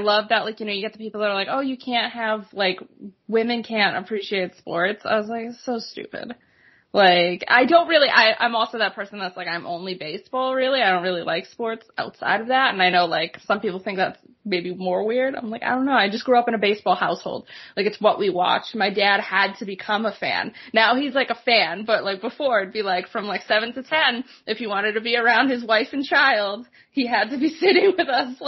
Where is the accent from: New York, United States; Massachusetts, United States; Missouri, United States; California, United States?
Massachusetts, United States; Well, if my accent isn't a clue, yes, I'm from the area. I grew up about 8 miles north of Boston.